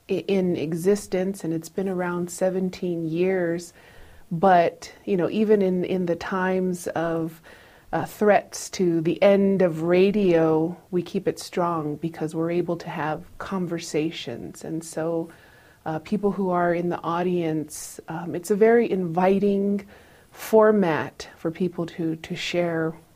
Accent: Isleta Pueblo, New Mexico, United States; from Isleta Pueblo, and I'm the host and producer of Native America Calling.

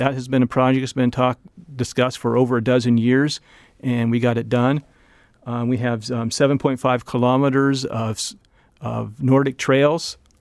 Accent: Minnesota, United States; I came from Minnesota, and the area I was with, just north of Twin Cities, was really fast growing for 12 years.

